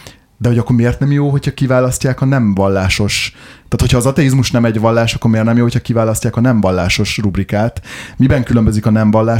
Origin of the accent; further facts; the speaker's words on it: Hungary; Mi is magyarok vagyunk.